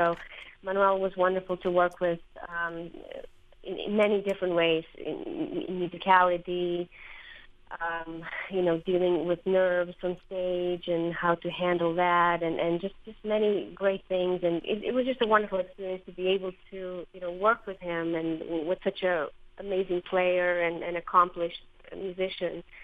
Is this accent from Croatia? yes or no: yes; Croatia; English is a second language; moved away as an adult; now in United States; Well, I was born in Croatia, and I lived there actually most of my life. I went to school there.